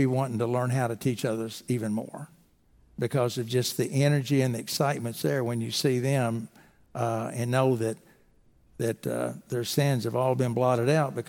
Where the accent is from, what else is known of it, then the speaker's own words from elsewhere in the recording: Owensboro, Kentucky, United States; And so I grew up in Owensboro.